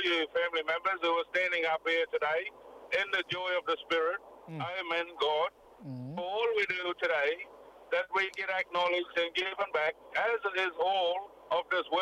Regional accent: Mareeba, Queensland, Australia; born there; now in Cairns, Australia; I was born in Mareeba, and I acknowledge from the bloodlines from the Rajri.

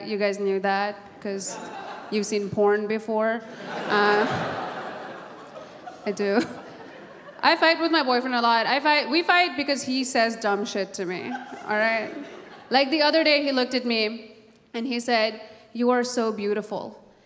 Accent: Nepal; I'm from Nepal. I grew up in Nepal. I went to an all-girl Catholic boarding school in Nepal for 7 years, which is a school full of Hindu children and super Catholic nuns.

